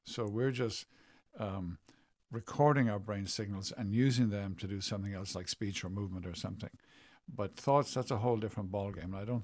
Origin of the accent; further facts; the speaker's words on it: Limerick, Munster, Ireland; also born or lived in Dublin / Canada; I grew up basically in Limerick, but then I studied in Dublin.